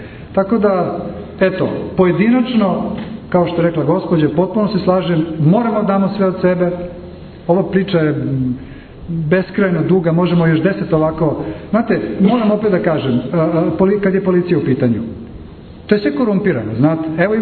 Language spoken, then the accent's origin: Serbian; Belgrade, Serbia; ja sam isto iz Beograda, tamo sam porastao